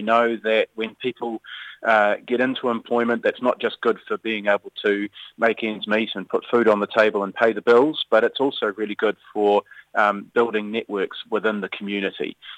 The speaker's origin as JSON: {"language": "English", "town": "Palmerston North", "region": "Manawatū-Whanganui", "country": "New Zealand", "said": "And certainly I come from Palmerston North. We're a refugee resettlement centre."}